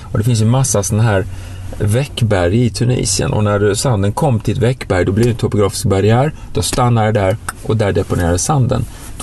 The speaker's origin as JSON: {"language": "Swedish", "town": "Skanör", "region": "Skåne", "country": "Sweden", "tie": "born or raised there", "also_born_or_lived": "Malmö / Småland", "said": "Jag är född i Malmö, uppväxt söder om Malmö i Skanör, en liten halvö längst ner. Bott i Småland, västkusten. Föräldrarna kom från Stockholm, släkten är från Norrland och Norge."}